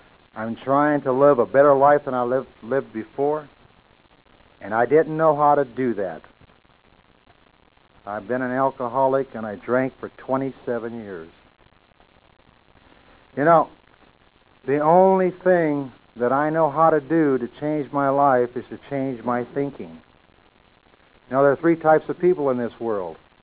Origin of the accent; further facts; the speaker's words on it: Las Vegas, New Mexico, United States; I come from Las Vegas, New Mexico, not Las Vegas, Nevada, where all the lights are and all the excitement is, but Las Vegas, New Mexico, where we have dirt streets, we had a dirt floor